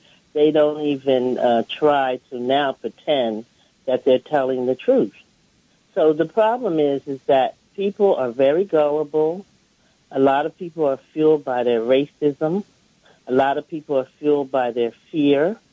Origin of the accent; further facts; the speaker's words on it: Brooklyn, New York, United States; from Brooklyn.